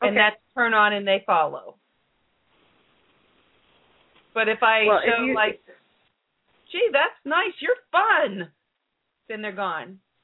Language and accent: English; New Orleans, Louisiana, United States; I am New Orleans, Louisiana.